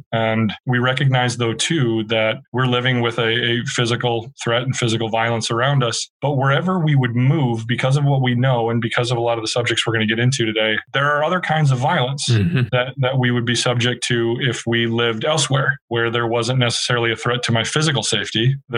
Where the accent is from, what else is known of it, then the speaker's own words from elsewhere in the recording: Crystal, Minnesota, United States; I grew up in Crystal, Minnesota, just in the western suburbs over here, and, you know, predominantly white environment.